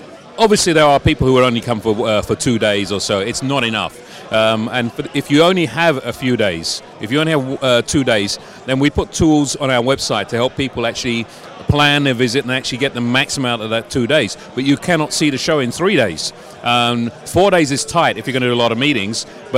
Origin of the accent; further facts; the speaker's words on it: Munich, Bavaria, Germany; moved away; My hometown is Munich, which is a couple of hundred kilometers down the road, but it's not far away.